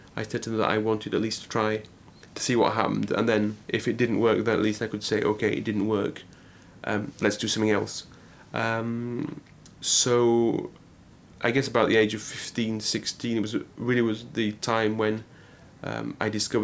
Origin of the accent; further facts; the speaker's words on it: England, United Kingdom; about 11 or 12, I started going to symphonic concerts in my hometown